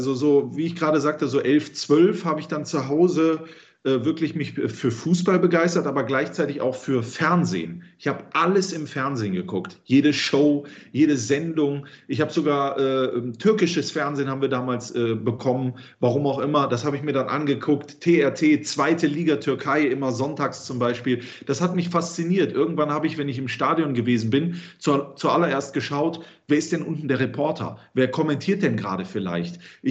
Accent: Mönchengladbach, North Rhine-Westphalia, Germany; also born or lived in Düsseldorf; Ich bin zwar in Düsseldorf geboren, habe dort auch, glaube ich, die ersten 7 Jahre meines Lebens verbracht. Dann ging es aber relativ schnell nach Mönchengladbach.

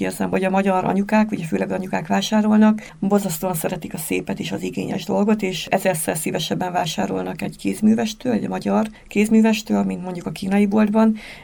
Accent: Debrecen, Hajdú-Bihar, Hungary; az elején mindenki csodálkozott, hogy debreceni vagyok. Mindenki azt hitt, hogy Pest.

